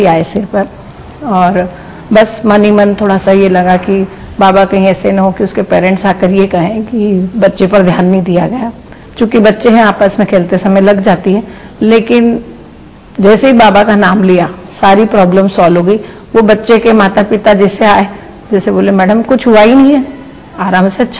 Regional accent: Indore, Madhya Pradesh, India; मैं इंदौर से हूँ

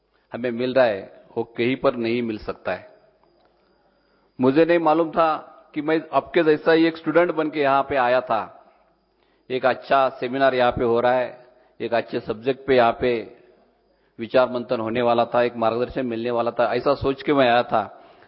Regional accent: Mahabaleshwar, Maharashtra, India; मेरे गांव महाबलेश्वर सातारा डिस्ट्रिक्ट महाराष्ट्र में जहाँ आता है मेरे गांव

